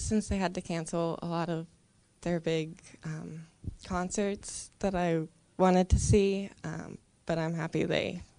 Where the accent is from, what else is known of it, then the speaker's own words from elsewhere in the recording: Mount Lebanon, Pennsylvania, United States; I am from Mount Lebanon in the South Hills.